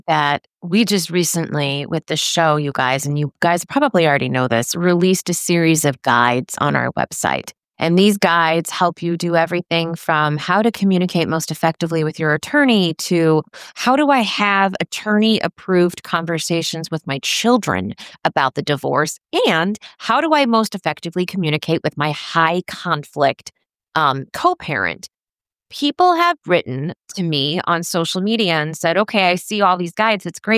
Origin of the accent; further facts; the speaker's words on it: San Antonio, Texas, United States; Okay, I was raised in San Antonio, so like another world from you, but still in the great state of Texas.